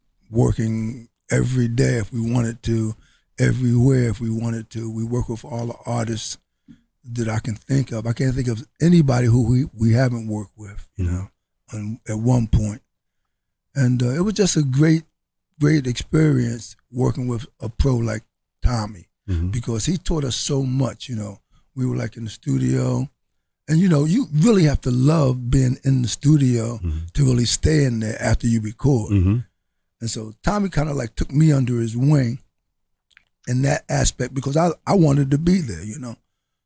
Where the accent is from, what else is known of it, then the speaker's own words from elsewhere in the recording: Philadelphia, Pennsylvania, United States; Well, you know, we're from West Philadelphia.